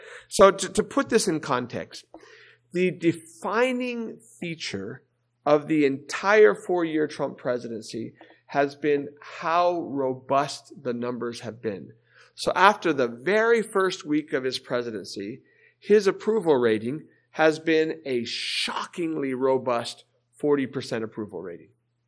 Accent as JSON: {"language": "English", "region": "Arizona", "country": "United States", "said": "I'm from Arizona. Arizona traditionally was as a Republican as they come."}